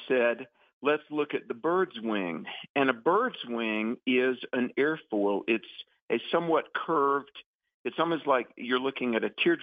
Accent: North Carolina, United States; You know, down in my home state of North Carolina, you can go to the Outer Banks.

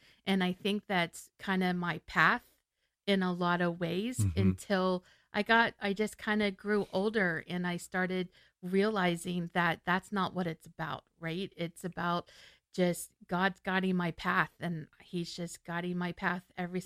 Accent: Florida, United States; I grew up here in Central Florida. Like, my mom and all of her brothers were born in Kissimmee.

